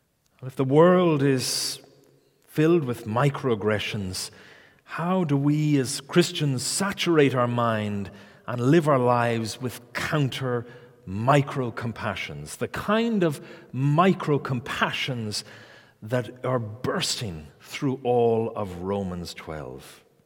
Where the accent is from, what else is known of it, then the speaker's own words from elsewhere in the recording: Ireland; Growing up in Ireland, a typical Irish mother always led their sons to believe that the world revolved around them.